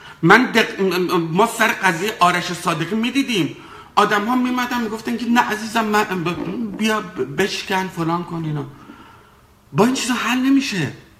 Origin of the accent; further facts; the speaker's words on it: Iran; من به عنوان یک ایرانی